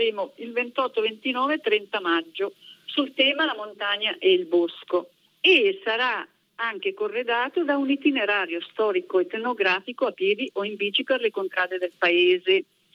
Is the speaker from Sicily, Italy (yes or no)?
no; Albosaggia, Lombardy, Italy; E adesso disemo altri che mi stia ascoltando, come il mio paese più di resista ma Albosaggia, parmi radice nutrimento, lontana da ti, tu di che resistiamo, men. E ora ditemi voi se posso non amare il mio paese. Qui sono le mie radici